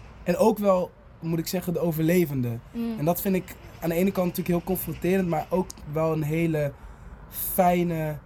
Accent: Nijmegen, Gelderland, Netherlands; En ik ben, daarvoor heb ik ook in boerendorpjes gewoond. Waar ik niet vandaan kom, want ik kom uit Nijmegen. Ik ben sowieso meer een stadspersoon

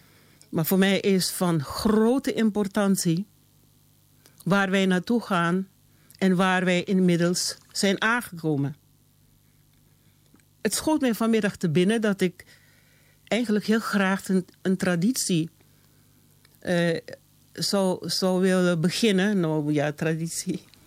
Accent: Suriname; Als Surinamers. Afro-Surinamers, zwarte mensen uit Suriname

